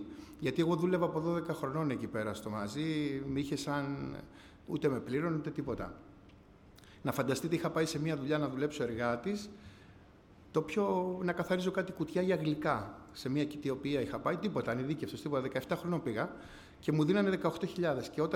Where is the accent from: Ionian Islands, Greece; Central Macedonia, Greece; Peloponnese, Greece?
Ionian Islands, Greece; Corfu; now in Athens, Greece; Κατάγομαι από την Κέρκυρα. … Ήρθαμε πριν κάποια χρόνια στην Αθήνα. Μέναμε στην Ανθούσα.